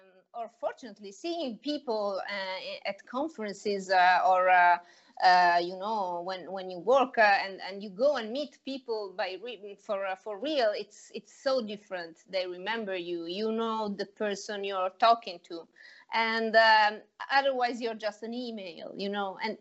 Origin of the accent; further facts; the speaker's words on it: Italy; Yeah, I am from Italy.